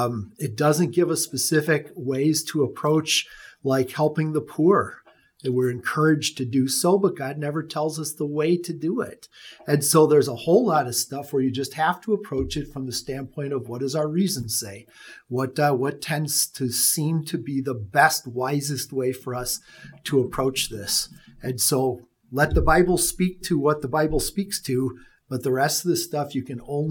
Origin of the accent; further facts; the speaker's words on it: United States; I am an American citizen. I'm very thankful I'm an American citizen. I've had a chance to travel to some other countries. I like living here.